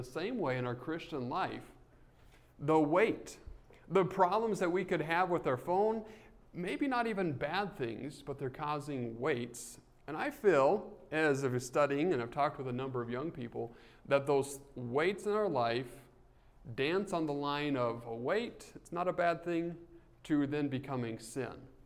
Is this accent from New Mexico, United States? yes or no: yes; New Mexico, United States; And I grew up in New Mexico, and as it would rain out there, sometimes it would dry